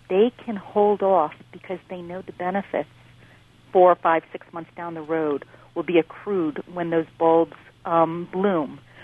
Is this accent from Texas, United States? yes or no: yes; Dallas, Texas, United States; also born or lived in Cleveland / Rochester; I was born in Cleveland and raised in Dallas, Texas, but my real childhood I consider being in Rochester, New York.